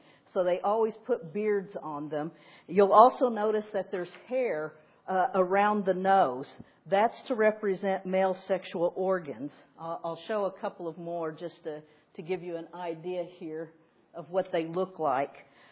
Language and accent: English; Oklahoma, United States; I'm Choctaw from Oklahoma, and we have a saying in Oklahoma that every day is a good day.